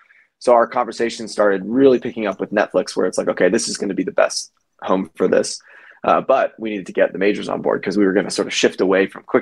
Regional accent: Georgia, United States; for me was like, I'm from Georgia.

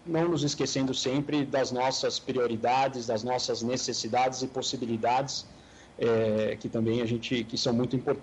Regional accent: Brazil; como brasileiros, temos que ficar de olho, antenados

